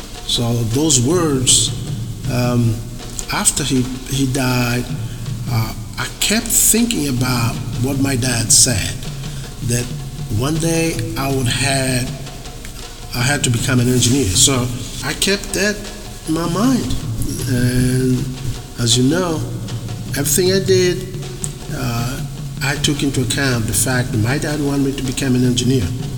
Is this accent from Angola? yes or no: yes; Angola; English is a second language; I'm originally from Angola. Angola is located in the southern part of Africa, just below the equator.